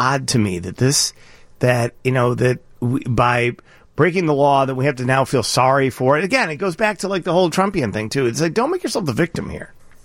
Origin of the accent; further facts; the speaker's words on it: Chicago, Illinois, United States; I mean, maybe because we're from Chicago, but the loss of life at the hands of illegal immigrants versus the hands of Americans